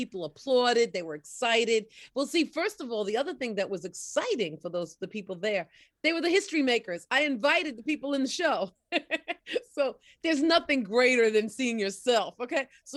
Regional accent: New York, United States; yes, I'm a wash ashore, but I came from New York and said, whoa, look what I discovered.

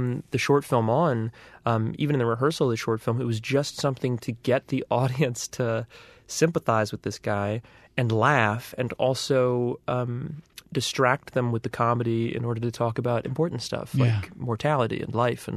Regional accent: New Orleans, Louisiana, United States; I'm from New Orleans, and yeah. So I grew up with people that spoke like that, but I don't have one.

